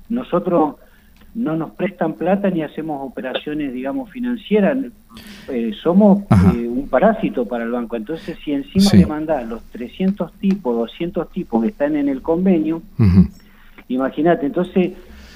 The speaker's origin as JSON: {"language": "Spanish", "region": "Neuquén", "country": "Argentina", "said": "yo soy de Neuquén y somos 30.000, 40.000 habitantes"}